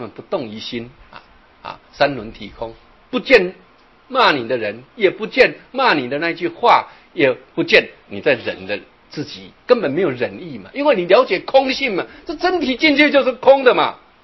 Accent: China

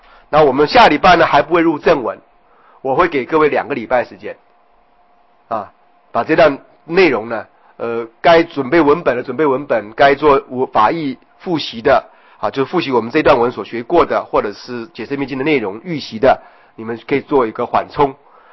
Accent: China; 可是却是我们中国人赫赫有名的《法华经》普门品智子大师的解释啊

